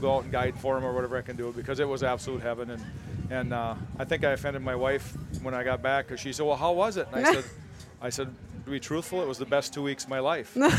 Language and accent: English; Wisconsin, United States; we grew up in Wisconsin where I got an 82-acre lease that I hunt